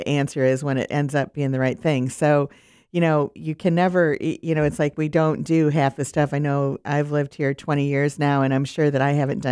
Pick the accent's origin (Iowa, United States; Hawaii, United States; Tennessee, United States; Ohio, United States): Iowa, United States; You know, I grew up in Iowa